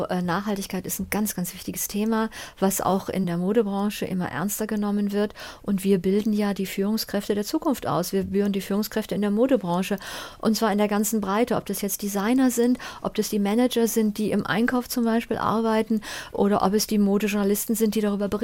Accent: Düsseldorf, North Rhine-Westphalia, Germany; ich bin ja aus Düsseldorf, was immer noch ein großes Modezentrum ist

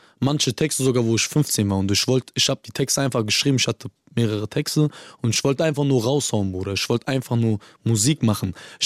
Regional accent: Rüsselsheim, Hesse, Germany; Aber in meiner Hood, gerade in Dickerbusch, jetzt in Rüsselsheim bin ich nicht so oft in der Stadt oder so, weißt du? Wenn dann genau da, wo ich aufgewachsen bin, in Dickerbusch.

